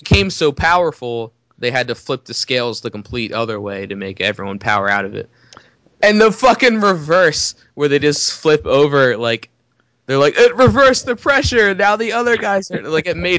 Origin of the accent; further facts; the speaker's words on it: New Jersey, United States; now in Pennsylvania, United States; I live in Pennsylvania, but I was born and raised in Jersey.